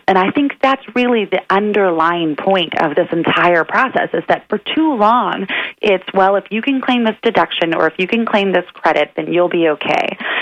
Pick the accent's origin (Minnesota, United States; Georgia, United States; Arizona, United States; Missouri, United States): Missouri, United States; Gladstone; Gladstone, Missouri. It's just outside of Kansas City.